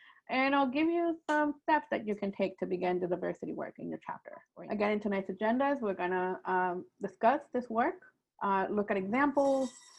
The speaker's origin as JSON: {"language": "English", "country": "Ecuador", "said": "I am from Ecuador."}